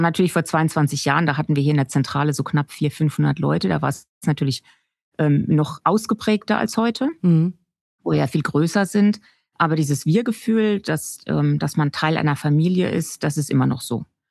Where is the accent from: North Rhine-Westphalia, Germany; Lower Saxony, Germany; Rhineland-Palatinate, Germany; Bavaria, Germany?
Rhineland-Palatinate, Germany; Landau; Also im Ernst, ich komme hier aus Landau, also die Stadt, die hier in der Nachbarschaft liegt. Und ich wollte in jungen Jahren immer raus, woanders hin wie die meisten in meiner Stufe damals.